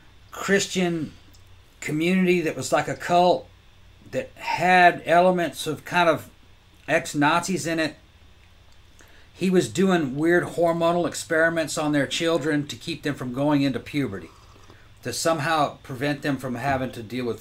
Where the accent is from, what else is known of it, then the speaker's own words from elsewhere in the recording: Brazil; Growing up in Brazil, there's a place a lot like this.